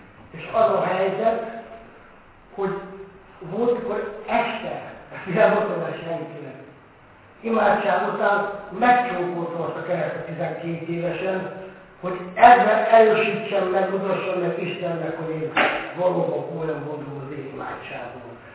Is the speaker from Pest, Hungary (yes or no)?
no; Hajdú-Bihar, Hungary; born there; én a reformáció, hogy is mondom, házában születtem Hajdúdia megyében.